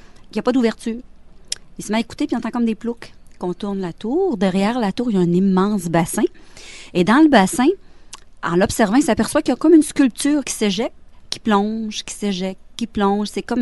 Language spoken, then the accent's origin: French; Kenogami, Quebec, Canada; j'ai été élevée à Kenogami, pas loin de l'île Sainte-Cécile. Je demeure à Chipcha depuis que je suis mariée.